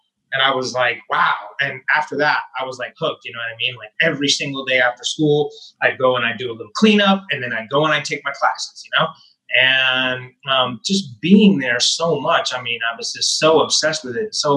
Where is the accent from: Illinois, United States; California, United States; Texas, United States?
Texas, United States; I grew up in Texas, obviously.